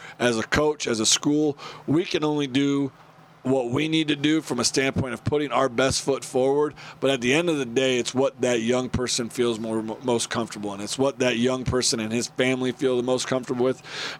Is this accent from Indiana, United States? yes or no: yes; Indiana, United States; I've ever been around since I grew up in Indiana and kind of made my way